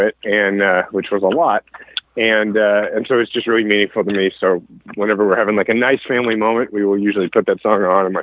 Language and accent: English; Kansas City, Missouri, United States; I'm from Kansas City, so it's country music is, you know, I kind of grew up on country.